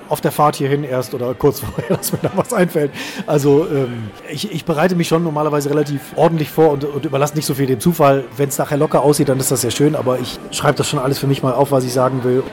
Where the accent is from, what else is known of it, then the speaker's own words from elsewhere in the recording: Krefeld, North Rhine-Westphalia, Germany; Ich komme ja aus Krefeld und insofern mag ich die Stadt